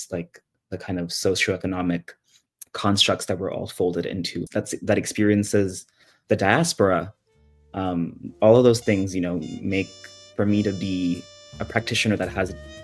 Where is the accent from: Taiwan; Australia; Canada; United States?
Canada; Montreal, Quebec; I'm South Asian, yes. I grew up in Montreal. No one in my family has a practice of this form. And because I'm Bangladeshi